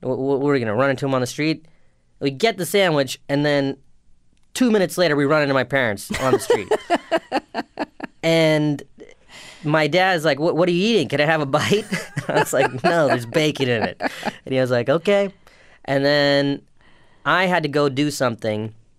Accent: South Carolina, United States; I grew up in South Carolina, so it was kind of hard to participate in the religion because there is no mosque or anything like that.

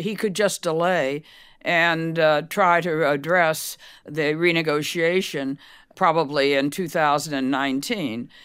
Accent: United States; Not at all. I'm an American, and I want the best deal for the United States.

